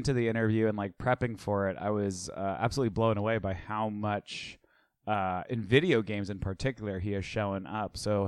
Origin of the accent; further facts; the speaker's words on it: Louisiana, United States; Yeah, we're from Louisiana, Brent. I think Ryan and I know a little bit of how to do that accent.